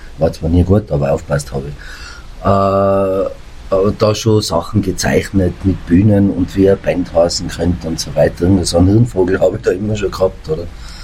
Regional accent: Innsbruck, Tyrol, Austria; aber so mit 5, 6 Jahren war dann Innsbruck bei mir und bin dann in Innsbruck einfach schulgegangen, aufgewachsen. Also man fühlt sich schon als Tiroler, aber man hat die steirischen Wurzeln, auf die ich auch stolz bin.

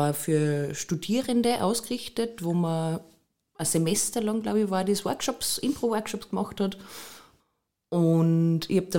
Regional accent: Salzburg, Austria; ich komme aus Salzburg, ich komme aus dem Pinzgau, ich komme aus einem kleinen Ort, da gibt es nicht viel Theater.

